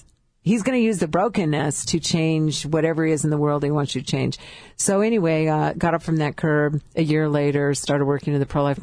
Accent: California, United States; now in Moore, United States; I'm all the way in Oklahoma, and I'm from California. In Moore, Oklahoma

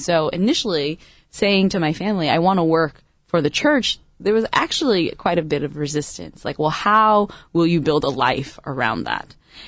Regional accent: Anaheim, California, United States; Here in Orange County, actually, about 3 miles away in Anaheim.

